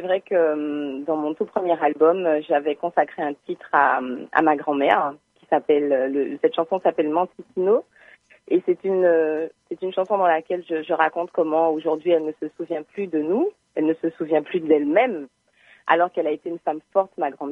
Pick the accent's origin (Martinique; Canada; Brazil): Martinique; il y a beaucoup de pans de notre histoire en tant que Martiniquais, Antillais, que nous ne connaissons pas beaucoup.